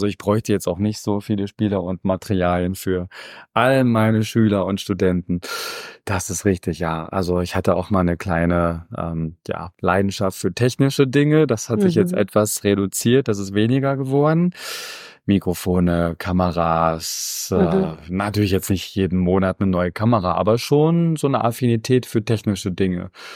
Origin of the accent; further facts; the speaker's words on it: Wittenberg, Saxony-Anhalt, Germany; in meiner Heimatstadt in Wittenberg